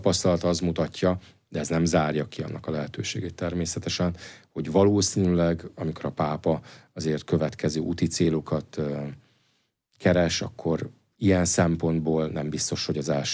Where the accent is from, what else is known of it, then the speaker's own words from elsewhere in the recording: Hungary; magyarként, katolikusként